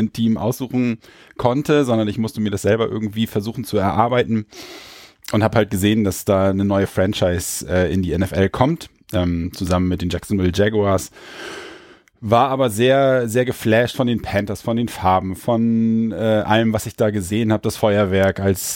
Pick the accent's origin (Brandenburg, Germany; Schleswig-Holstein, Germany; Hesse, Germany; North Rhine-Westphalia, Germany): Schleswig-Holstein, Germany; ich komme eigentlich aus dem Norden immer schon, Schleswig-Holstein, jetzt Niedersachsen, am Rande so Hamburg, immer um die Ecke